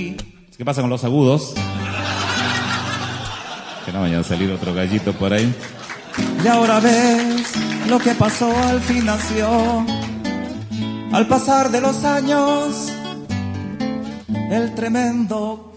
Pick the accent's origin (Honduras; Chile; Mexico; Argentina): Chile; Somos soñadores, los chilenos soñamos